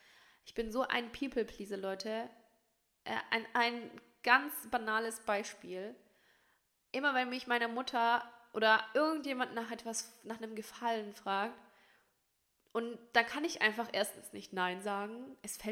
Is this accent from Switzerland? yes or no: no; Turkey; aber ich bin Türkin